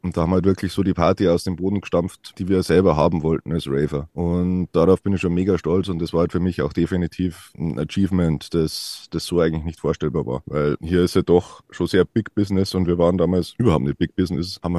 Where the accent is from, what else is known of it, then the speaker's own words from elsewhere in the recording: Bavaria, Germany; als Bayer kann man halt auch irgendwie so Sachen, die man nicht anfassen kann, schlecht akzeptieren.